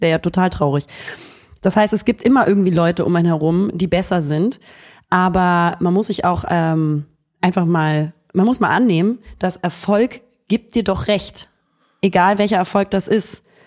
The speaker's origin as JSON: {"language": "German", "region": "Hamburg", "country": "Germany", "tie": "born or raised there", "said": "Ja, geboren und aufgewachsen."}